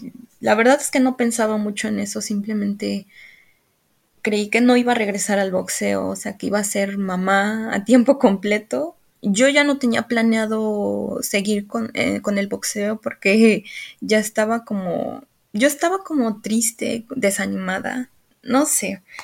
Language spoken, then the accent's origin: Spanish; Mexico; now in Australia; soy la única mexicana aquí en Australia que ahorita está peleando